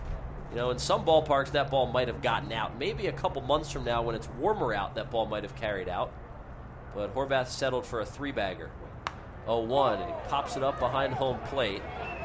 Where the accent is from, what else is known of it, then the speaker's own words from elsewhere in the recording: Philadelphia, Pennsylvania, United States; So I'm from the Philadelphia area. I've grown up a Phillies fan.